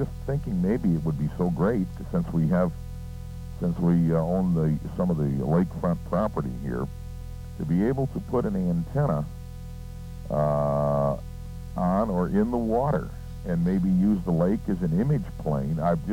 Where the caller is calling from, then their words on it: Van Alstyne, Texas, United States; down in Van Alstine, Texas